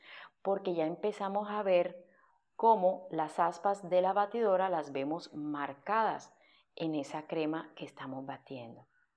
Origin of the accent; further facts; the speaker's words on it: Barranquilla, Atlántico, Colombia; Esto aplica mucho para ciudades como Barranquilla, Colombia, desde la cual estoy o es mi ciudad de origen y donde vivo.